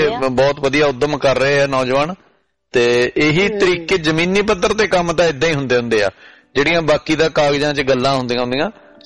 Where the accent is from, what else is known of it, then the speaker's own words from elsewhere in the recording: Punjab, India; ਹਾਂਜੀ, ਕਈ ਬਕੈਣ, ਅਸੀਂ ਮਾਲਵੇ ਵਾਲੇ ਬਰਕੈਣ ਕਹਿਣੇ ਨੂੰ ਅਸਲ ਚ, ਰਾਰਾ ਵੀ ਬੋਲਦੇ ਵਿੱਚ।